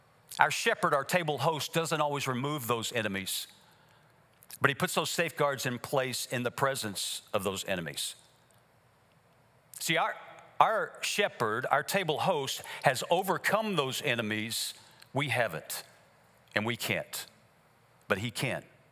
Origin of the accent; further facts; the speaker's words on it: Kansas, United States; And we're American Kansans, and critters for us are deer in the backyard or turkeys kind of thing.